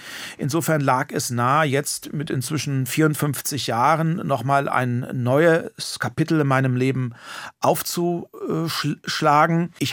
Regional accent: Germany; Ich bin unmittelbar an der Grenze zur ehemaligen DDR geboren, groß geworden, zur Schule gegangen.

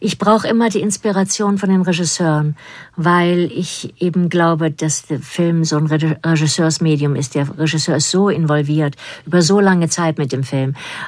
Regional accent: Germany; accent: German; dann kommt mein deutscher Akzent auch mehr raus im Englischen.

